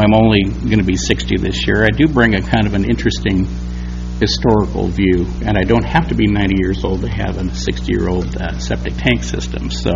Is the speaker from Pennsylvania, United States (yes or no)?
no; Tigard, Oregon, United States; Good evening. … from Tigard, Oregon, but our lakefront address is 3181 Northeast Loop Drive.